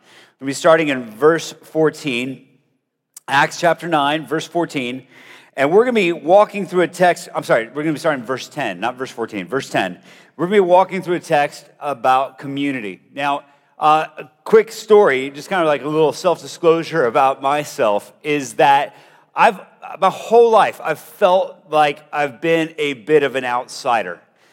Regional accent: Colombia; I grew up in South America, in Colombia, and it was just visibly different that I looked different than everybody else. So like, my family's a family of missionaries. We moved to Colombia before I was even born.

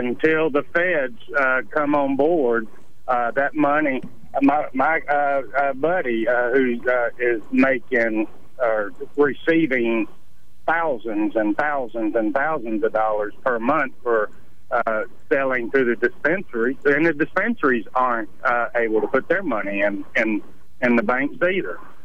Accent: Oklahoma, United States; I'm from Oklahoma. I've been here for 38 years.

